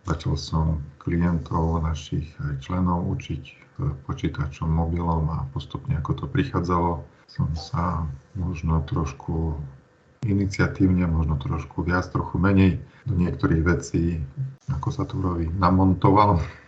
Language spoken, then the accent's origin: Slovak; Košice, Košice Region, Slovakia; Takže pochádzam z Košic. Mám 45 rokov, som teda ženatý